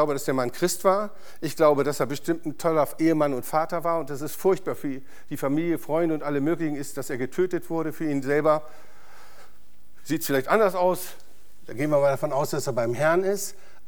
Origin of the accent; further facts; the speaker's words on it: Germany; weil ich komme aus Deutschland und bin hier aufgewachsen.